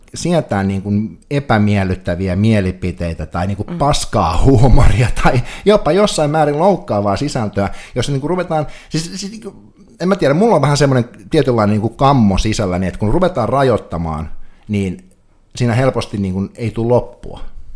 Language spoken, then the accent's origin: Finnish; Northern Finland, Finland; kun itse olen siis pohjoisesta kotoisin